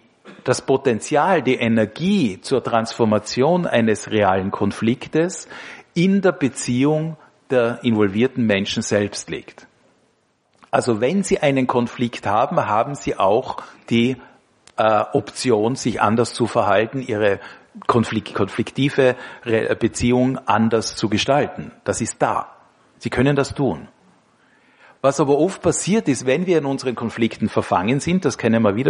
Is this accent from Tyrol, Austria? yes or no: yes; Tyrol, Austria; Also zum Beispiel halt als Tiroler am Berg zu sitzen